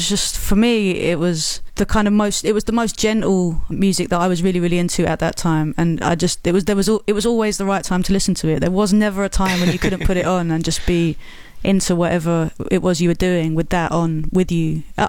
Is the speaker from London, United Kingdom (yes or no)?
yes; London, United Kingdom; Growing up in London, in South London, there was just so much about. There was so much to see.